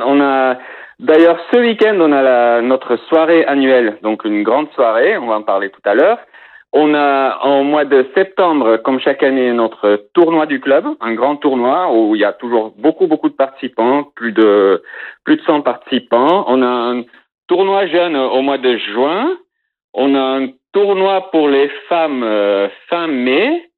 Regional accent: Belgium; Moi, je suis belge, je suis le seul belge du club.

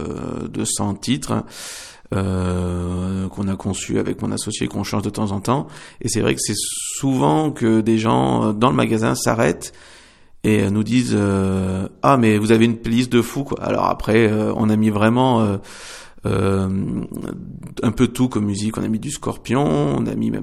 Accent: Grenoble, Auvergne-Rhône-Alpes, France; Alors, je suis grenoblois, j'ai vécu 22 ans à Fontaine. J'ai rejoint mon épouse, on s'est installé sur Vorep, dans la maison de sa grand-mère, qui était l'ancienne école de Vorep.

